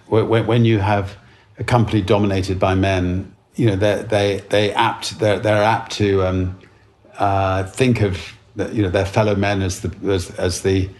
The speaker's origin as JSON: {"language": "English", "country": "United Kingdom", "said": "Being British, order some tea."}